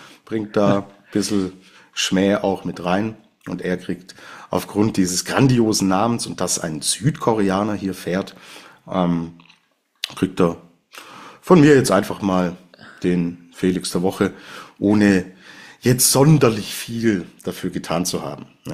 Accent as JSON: {"language": "German", "region": "Baden-Württemberg", "country": "Germany", "said": "Aus wo ich herkomme, also wo meine Eltern auch noch leben, ja, da ist die Würth-Zentrale relativ nah in Künzelsau."}